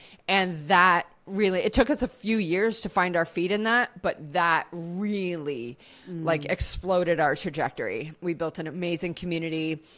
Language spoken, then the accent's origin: English; Canada; now in Phuket, Thailand; So I'm Canadian, but I've lived all over the world, and I'm currently parked in Phuket, Thailand.